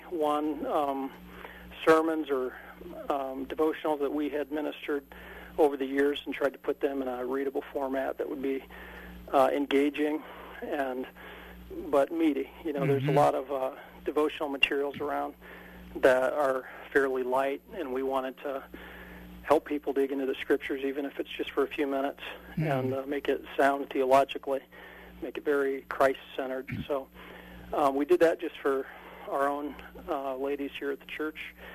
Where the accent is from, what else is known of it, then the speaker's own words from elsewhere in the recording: Colorado, United States; Yeah, I grew up in Colorado. And then ended up going to Bob Jones University for undergrad and then stayed for seminary. So, yeah, I know Greenville area pretty well.